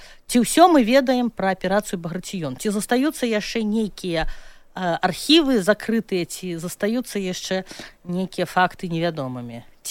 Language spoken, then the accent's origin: Belarusian; Minsk, Belarus; born there; таму што я нарадзілася ў Мінску.